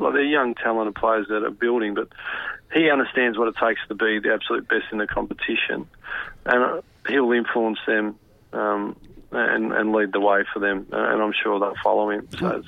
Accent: Melbourne, Victoria, Australia; I grew up in Reservoir, the northern suburbs, so not too many beaches or picturesque spots out there.

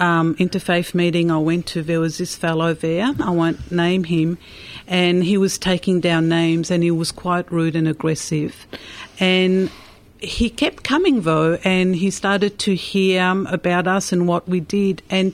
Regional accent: Mauritius; when I was brought up Catholic, we weren't really... Well, I was brought up in Mauritius

